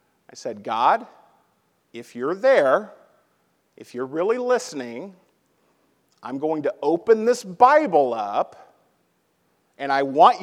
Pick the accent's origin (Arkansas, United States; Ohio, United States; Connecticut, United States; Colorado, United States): Arkansas, United States; Little Rock; I ended up getting a job at the Little Rock Dragway in Arkansas, my hometown.